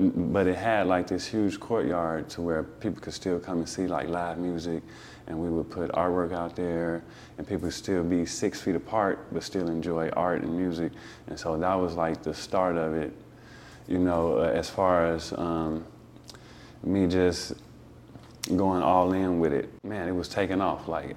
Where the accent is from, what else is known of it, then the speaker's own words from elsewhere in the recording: Chicago, Illinois, United States; moved away as an adult; now in Sacramento, United States; I'm not from here. I'm from Chicago, you know what I'm saying? Born and raised out there.